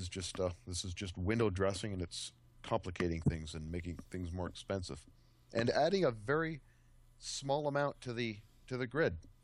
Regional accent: Ontario, Canada; People in downtown, you know, I'm from Ontario.

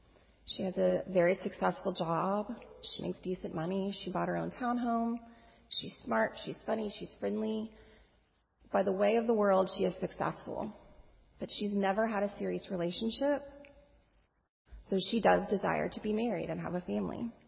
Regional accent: Texas, United States; I'm from Texas, and my family's out of state, and some of my friends that I grew up with are out of state

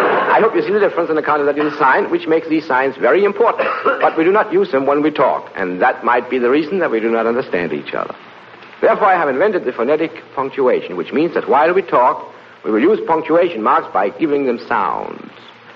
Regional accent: Denmark; English is a second language; now in United States; I come from Denmark, usually, and unfortunately I couldn't speak a word of English upon my arrival

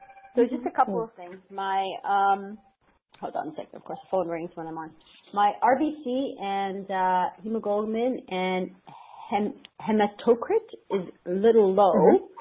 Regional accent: Canada; I'm Canadian, so I'm going by Canadian, I guess, units

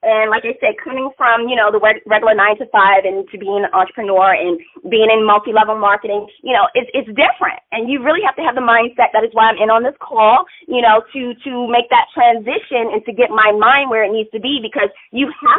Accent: Maryland, United States; now in Pennsylvania, United States; I'm originally from Maryland. I live in Pennsylvania now.

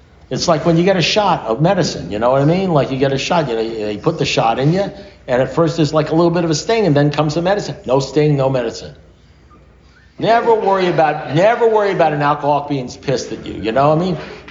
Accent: New York, United States; I'm from New York, we're pretty cool, you know, we don't want to get involved in the God thing.

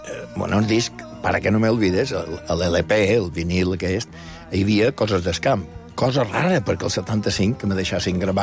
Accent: Balearic Islands, Spain; Vaig a demostrar-los que soc de Mallorca

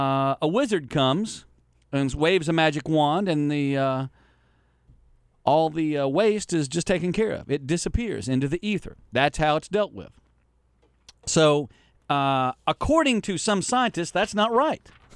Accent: Van Buren, United States; Listen, where I grew up in Van Buren, we burned our own trash.

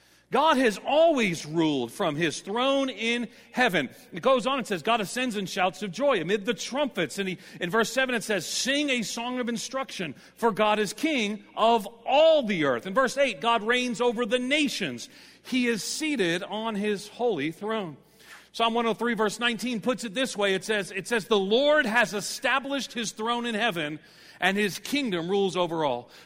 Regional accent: New York, United States; now in Tennessee, United States; I live in Tennessee now, but I'm actually from New York.

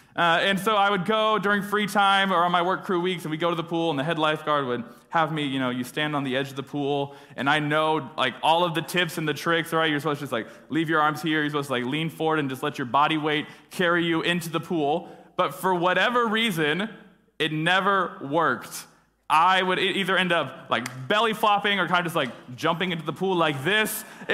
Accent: College Station, Texas, United States; A little bit about me. I grew up in College Station. I grew up going to Grace.

